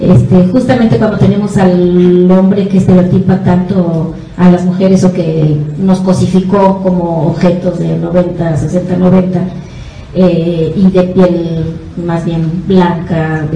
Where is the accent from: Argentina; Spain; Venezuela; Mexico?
Mexico; Nosotros como mexicanos tenemos una fuerte influencia católica, y yo sí soy creyente